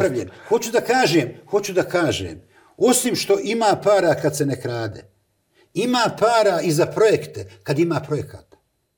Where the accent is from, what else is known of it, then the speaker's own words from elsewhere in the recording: Sarajevo, Federation of Bosnia and Herzegovina, Bosnia & Herzegovina; Međutim, ja sam Sarajlija i ja sam sa dijela grada s Čaršije.